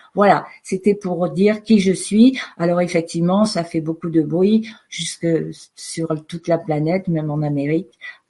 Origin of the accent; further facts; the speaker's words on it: Nouvelle-Aquitaine, France; je suis originaire du Périgord noir, c'est la Dordogne, c'est en Aquitaine, c'est le sud-ouest de la France, où je suis issue d'une famille de paysans tant du côté de ma mère que du côté de mon père. Et je suis très ancrée dans ce pays